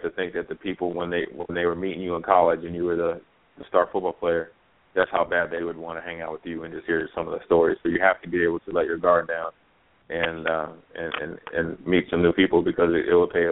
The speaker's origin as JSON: {"language": "English", "town": "Minneapolis", "region": "Minnesota", "country": "United States", "tie": "born or raised there", "said": "I grew up in Minneapolis"}